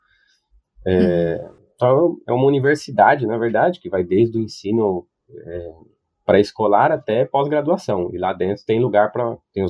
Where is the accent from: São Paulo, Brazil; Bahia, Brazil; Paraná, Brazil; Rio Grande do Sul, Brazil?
São Paulo, Brazil; Mauá; sou de São Paulo, nasci em São Paulo mesmo, capital. Mas morei parte da minha infância toda em Mauá, que é na região do ABC, lá em São Paulo. Perto de Santo André, ali, essa zona.